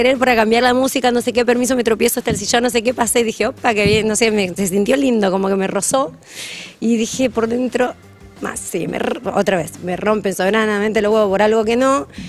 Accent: Santiago del Estero, Argentina; moved away; desde que me vengo a vivir de Santiago del Estero, que no paro de laburar

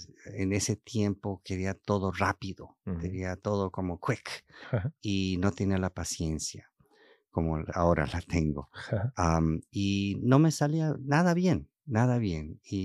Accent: Los Angeles, California, United States; accent: not Colombian; also born or lived in Bogotá; Pues yo me crié aquí, en Los Ángeles. Ajá. Pues por eso no tengo el acento colombiano.

